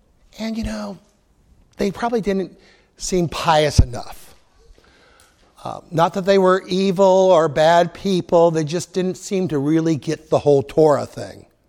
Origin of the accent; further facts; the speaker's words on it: Central City, Nebraska, United States; I grew up in Nebraska, and I grew up in a county called Merrick, which is pretty well central Nebraska, and the town I went to high school in and lived in was Central City